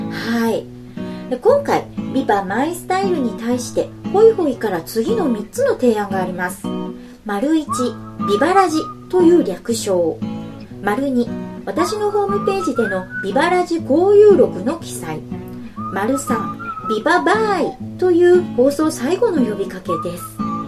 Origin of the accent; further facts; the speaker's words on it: Niigata, Japan; 私新潟県なので、住んでいるのがね、新潟県で、新潟県の出身なので、東日本はバッチリ分かりますよ